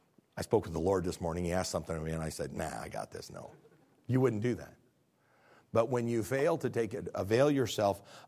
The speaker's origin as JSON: {"language": "English", "region": "Midwest", "country": "United States", "tie": "born or raised there", "said": "Now, in truth, I was raised in the Midwest"}